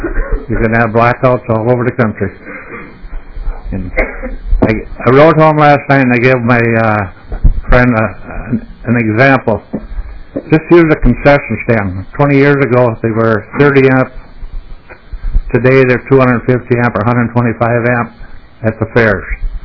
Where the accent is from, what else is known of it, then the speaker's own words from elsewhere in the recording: Rochester, Minnesota, United States; I'm from Rochester. I'm an electrician.